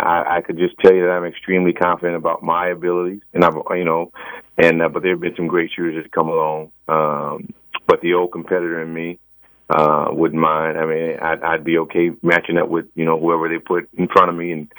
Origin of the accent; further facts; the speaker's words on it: Louisiana, United States; I mean, I'm from Louisiana, and so we had some country sayings too.